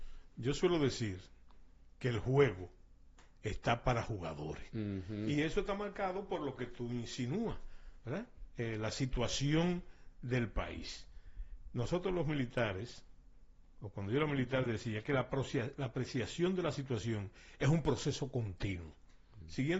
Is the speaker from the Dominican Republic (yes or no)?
yes; Dominican Republic; Yo soy muy dominicano